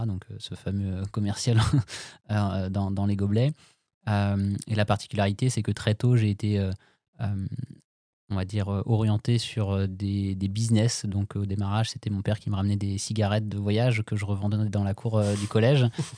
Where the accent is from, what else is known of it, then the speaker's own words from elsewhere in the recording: Brittany, France; Je viens d'un petit village de Bretagne et aujourd'hui on est basé à Rennes.